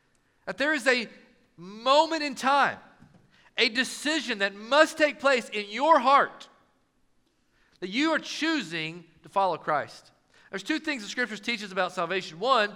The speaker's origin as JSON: {"language": "English", "town": "Knoxville", "region": "Tennessee", "country": "United States", "said": "I'm from South Knoxville, Tennessee. No one from my family went to college but me."}